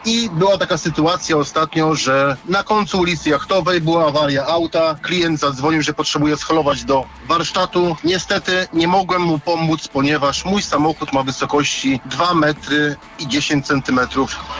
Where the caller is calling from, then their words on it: Świnoujście, West Pomeranian Voivodeship, Poland; jestem ze Świnoujścia i chciałbym temat tych bramownic też poruszyć.